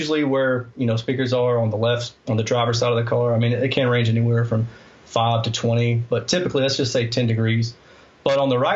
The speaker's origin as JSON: {"language": "English", "region": "Alabama", "country": "United States", "said": "I'm from Alabama, so I get a pass, right?"}